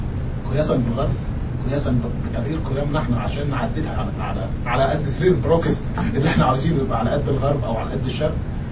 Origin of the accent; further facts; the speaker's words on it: Egypt; أحيانا كده باعتباري مصري بحاول أفهم المجتمع المصري